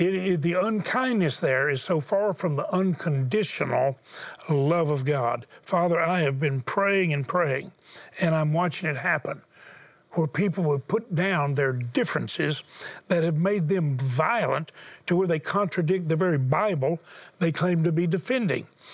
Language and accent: English; Houston, Texas, United States; born there; I was born in Houston and the product of a rape.